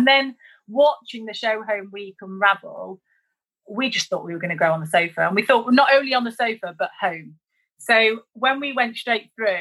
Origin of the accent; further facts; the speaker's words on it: Leeds, Yorkshire and the Humber, United Kingdom; I'm from Leeds